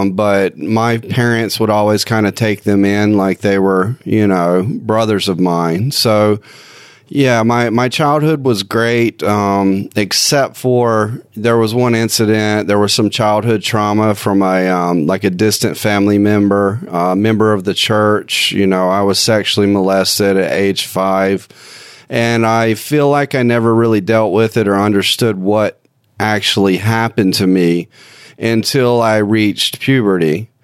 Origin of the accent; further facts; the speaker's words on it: Concord, North Carolina, United States; I'm 39 years old. I'm from Concord, North Carolina.